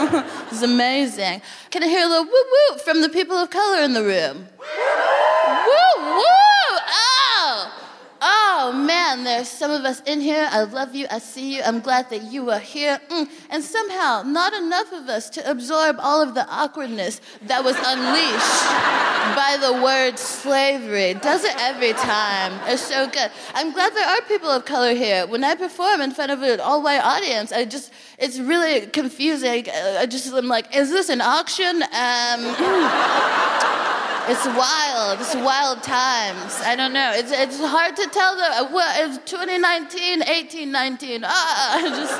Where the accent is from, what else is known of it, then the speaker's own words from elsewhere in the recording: Texas, United States; If you have met me, then howdy. I'm from Texas, which is gross.